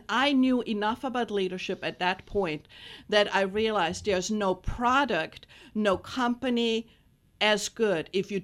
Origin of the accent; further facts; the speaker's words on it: Austria; I'm Cuban by marriage only. My husband is Cuban American, but I'm originally from Austria. So I grew up in Austria and I did my MBA there. I grew up in an entrepreneurial family.